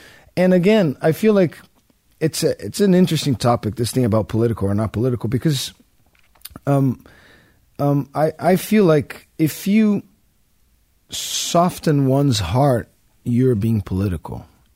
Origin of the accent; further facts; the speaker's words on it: Brazil; moved away as an adult; now in United States; I'm from Brazil, and I moved to the United States slowly because of work with … first and then … all that. It's been 7 years now.